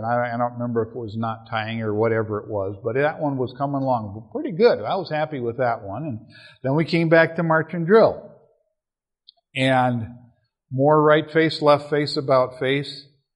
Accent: Minnesota, United States; Like I said, I'm from Minnesota.

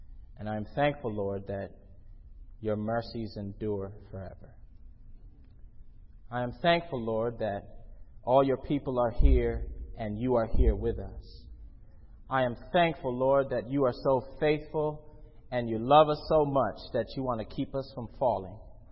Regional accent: Gloucester, South West England, United Kingdom; born there; I was born in Gloucester, England in 1981. I was born in a Muslim home. I have four siblings, a twin brother and a brother Javed.

